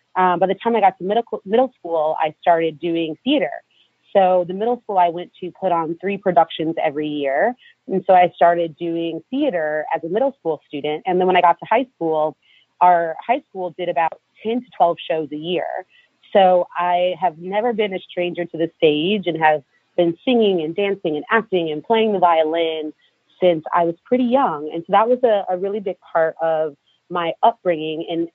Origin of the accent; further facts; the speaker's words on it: Kenosha, Wisconsin, United States; the house that I grew up in Kenosha, I went to the public schools in our hometown